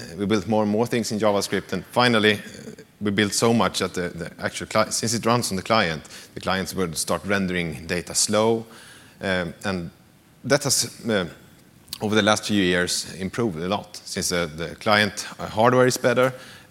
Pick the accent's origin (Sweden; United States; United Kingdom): Sweden; I'm from Sweden, consultant there.